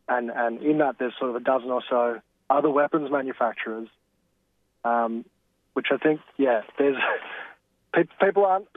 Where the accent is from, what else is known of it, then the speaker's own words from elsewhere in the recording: Canberra, Australian Capital Territory, Australia; You could see the house I grew up in Canberra, actually.